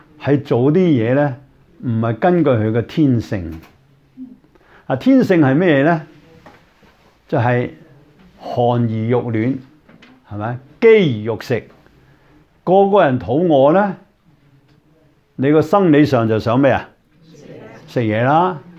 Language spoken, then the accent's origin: Cantonese; China; 孔夫子係最講道德倫理噶啦，我哋中國人係咪？